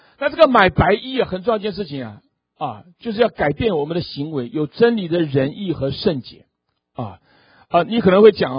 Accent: Taiwan; 大家知道这个，我在台湾长大的啊

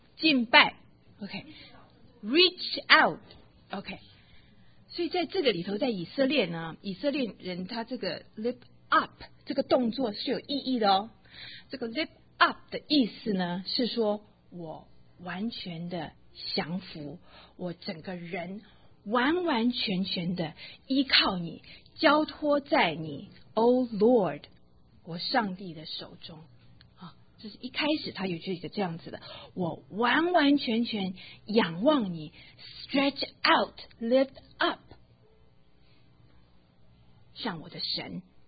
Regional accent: China; 这我们中国人最会，中国人爱面子，对不对？

